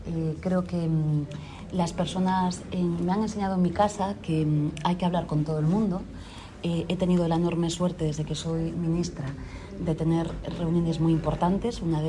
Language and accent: Spanish; Galicia, Spain; now in Uruguay; ¿Qué les voy a decir yo, que soy gallega?